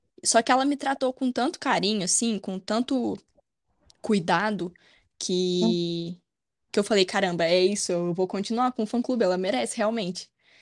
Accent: Cunha, São Paulo, Brazil; eu sou de Cunha, interior de São Paulo

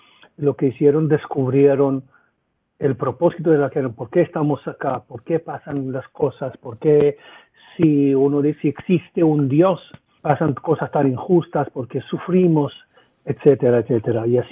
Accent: Israel; Spanish is a second language; vivía en Israel, soy israelí. Entonces, como israelíes pasamos cosas bastante fuertes ya de una edad joven

